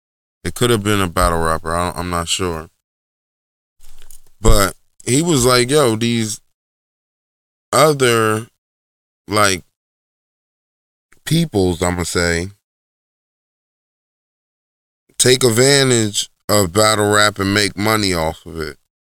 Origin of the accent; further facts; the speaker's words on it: Newark, New Jersey, United States; born there; I'm from the hood too. I was born in Newark, New Jersey. Like, you know what I'm saying? Like, I'm from the hood. I lived in other hoods, in other places.